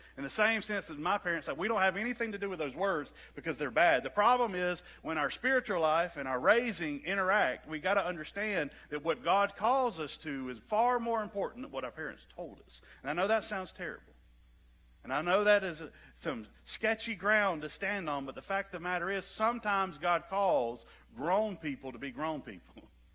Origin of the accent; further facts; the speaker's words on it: Alabama, United States; Now, I grew up in the Deep South. I was the buckle belt of Alabama. I grew up in a town where you could throw a rock in any direction and hit a church.